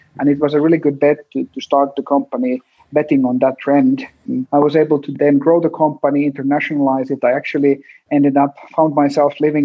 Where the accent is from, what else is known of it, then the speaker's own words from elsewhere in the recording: Finland; I had one of the most active BBSs in my home country in Finland.